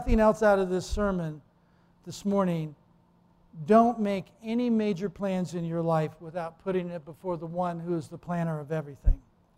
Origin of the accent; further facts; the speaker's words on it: Virginia, United States; now in Mission Viejo, United States; He's from Iowa, I'm from Virginia, and we live in Mission Viejo.